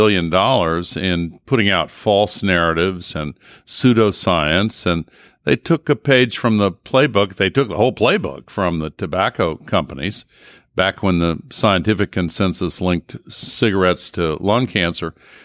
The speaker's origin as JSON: {"language": "English", "region": "Tennessee", "country": "United States", "said": "And in my home state of Tennessee, there's an old saying"}